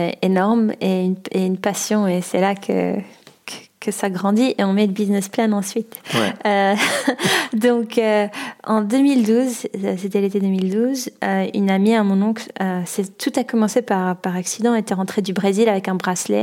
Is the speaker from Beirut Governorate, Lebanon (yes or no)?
yes; Beirut, Beirut Governorate, Lebanon; Quand je disais que je venais de Beyrouth, que j'ai grandi à Beyrouth